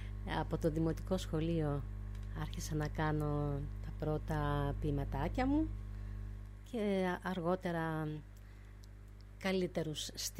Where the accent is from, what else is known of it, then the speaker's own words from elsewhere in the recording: Trikala, Thessaly, Greece; με γυρίζει στα πάτρια εδάφη, εκεί που γεννήθηκα και μεγάλωσα, στα Τρίκαλα Θεσσαλίας